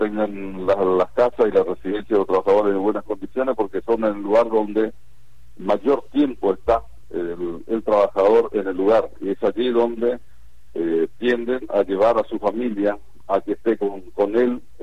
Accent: Misiones, Argentina; creo que hay un interés para Misiones, de donde soy, es una gran oportunidad

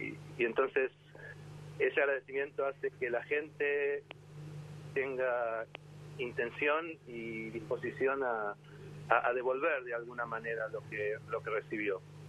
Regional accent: Bahía Blanca, Buenos Aires Province, Argentina; born there; nací en Bahía Blanca y estudié en la Universidad del Sur.

